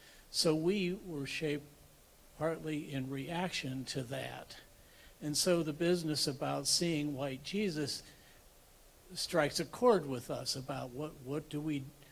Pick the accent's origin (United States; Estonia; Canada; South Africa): United States; the North; We're from the North. And we saw Selma, and we saw racism portrayed and people brutalized.